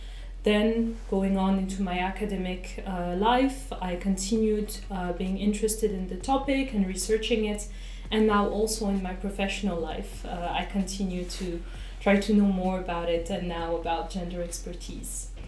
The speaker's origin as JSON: {"language": "English", "country": "France", "tie": "born or raised there", "second_language": "English", "said": "I was born and raised in France, but my parents are both Algerian immigrants."}